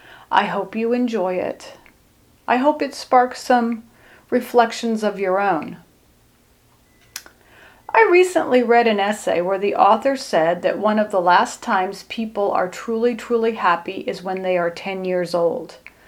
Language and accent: English; Karlsruhe, Baden-Württemberg, Germany; Growing up in Germany was a magical existence.